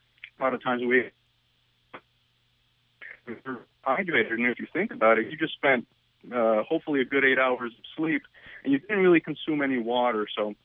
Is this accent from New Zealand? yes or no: no; Puerto Rico; I grew up in Puerto Rico and played football as well, so I know the heat very well